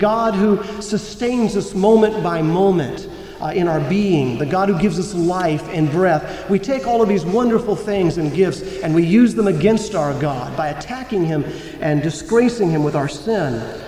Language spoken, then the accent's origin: English; Florida, United States; And I was born and raised in Florida, and so were my parents.